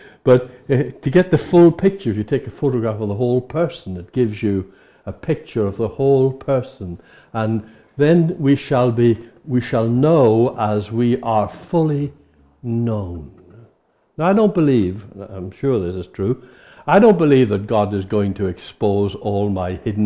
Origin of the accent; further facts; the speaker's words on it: Ireland; the folks that I grew up with in Ireland, now they knew me in those years